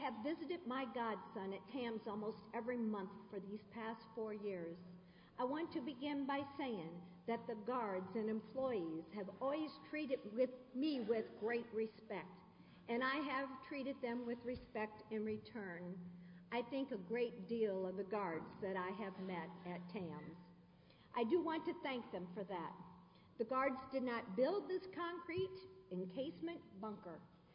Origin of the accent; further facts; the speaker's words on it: Quincy, Illinois, United States; from Quincy, Illinois.